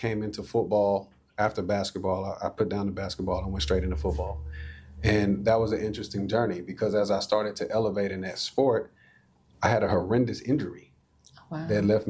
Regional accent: Aleve, Texas, United States; So when I was 14, so I grew up in Aleve, Texas.

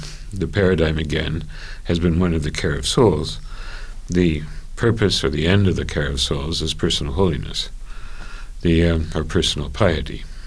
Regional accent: Canada; I'm Canadian.

